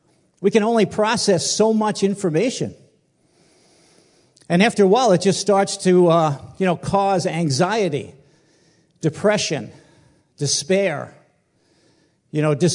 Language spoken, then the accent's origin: English; New York, United States; I mean, I grew up in New York, and so there was many newspapers, and every morning there'd be two newspapers at the door